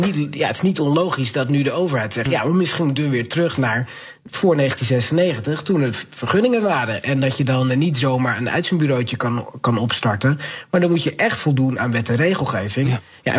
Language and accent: Dutch; Netherlands; die huisvesting van die arbeidsmigranten is natuurlijk gewoon om je oog uit je kop te schamen als Nederlander